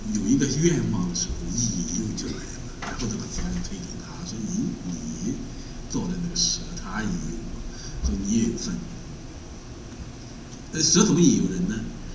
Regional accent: China; 我们中国人谈到神的时候，往往会有一个错误的观念

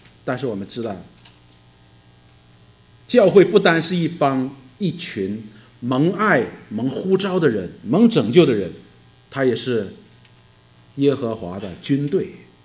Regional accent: China; 我们中国人都有这个盼望，我们中国人常常讲家和万事兴

